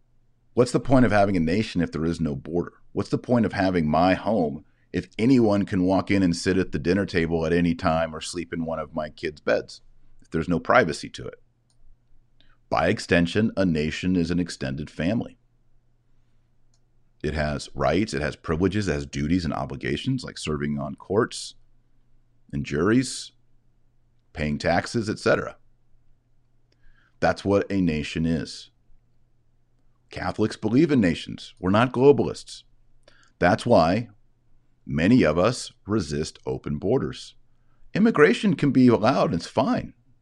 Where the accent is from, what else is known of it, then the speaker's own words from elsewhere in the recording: Texas, United States; Because I, as a Texan, who sees all the crime and the corruption that goes down on our southern border.